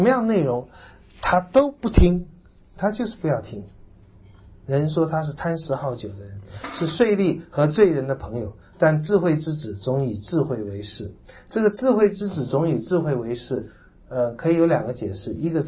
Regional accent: Taiwan

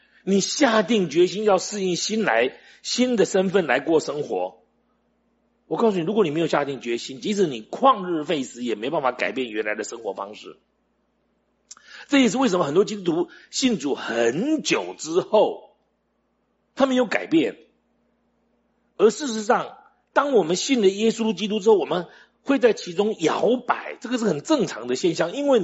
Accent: Taiwan; 我记得我小时候住在眷村里面

